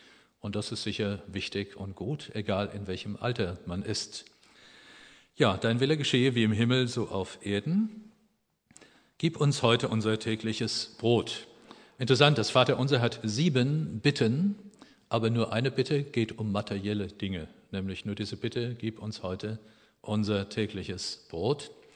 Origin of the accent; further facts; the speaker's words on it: Germany; Ich bin Deutscher hier